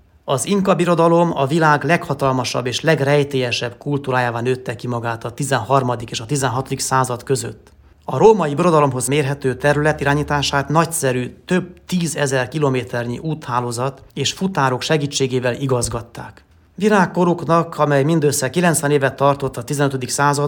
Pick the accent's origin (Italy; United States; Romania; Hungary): Romania; Transylvania; Egyrészt nagyon büszke vagyok arra, hogy Európának és a világnak ebbe a csodás virágos kertjébe, Erdélybe születtem. Nyilván mi itt ezer szállal kötődünk a szülőföldhöz